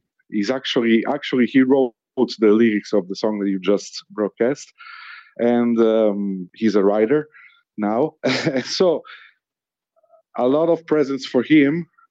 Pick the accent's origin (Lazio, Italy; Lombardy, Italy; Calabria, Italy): Lazio, Italy; Rome; English is a second language; I'm from Rome.